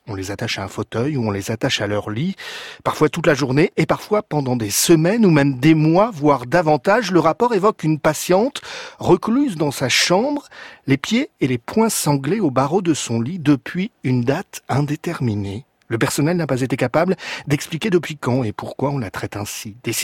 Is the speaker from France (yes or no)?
yes; France; même chez nous en France, en 2016, on les traite comme des animaux.